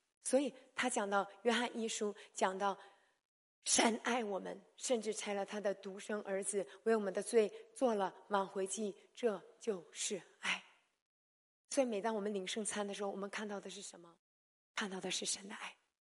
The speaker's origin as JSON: {"language": "Chinese", "country": "China", "said": "我们中国人就讲老天爷"}